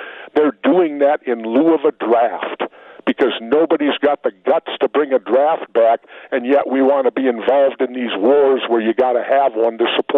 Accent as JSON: {"language": "English", "town": "Minneapolis", "region": "Minnesota", "country": "United States", "said": "I happen to be a white boy, but I'm from South Minneapolis."}